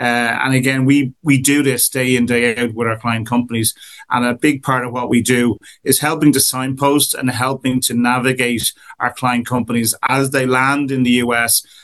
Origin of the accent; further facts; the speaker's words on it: Ireland; I mean, certainly being Irish helps get your foot in that door.